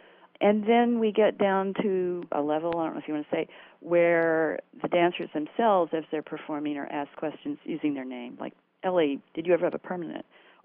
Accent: the South, United States; And when I grew up in the South, there was this term called don't be ugly.

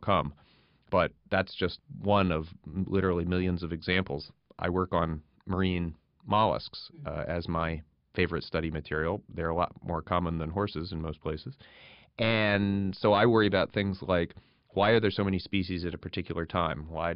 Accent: South Carolina, United States; also born or lived in New York City; So we moved to South Carolina when I was young from New York City, and my mother, bless her heart, spent a great deal of my childhood looking for those kinds of resources.

